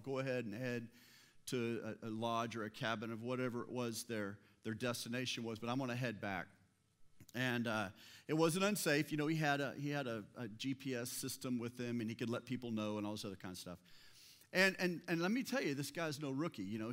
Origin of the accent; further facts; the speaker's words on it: the South, United States; moved away; When you have an accent, you think it's everyone else that has one. But so I'm from the South, and, you know, up until 2005 when I moved up here